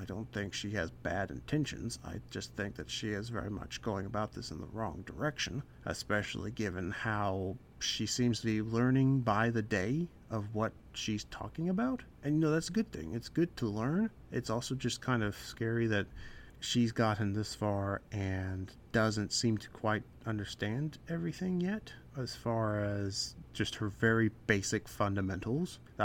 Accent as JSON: {"language": "English", "region": "Kansas", "country": "United States", "said": "I'm from Kansas, and she was just here in Kansas, actually"}